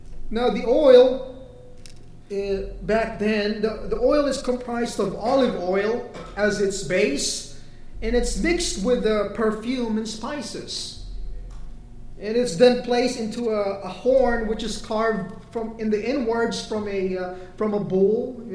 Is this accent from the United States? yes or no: no; Philippines; Maybe you live in Florida. I grew up in the Philippines.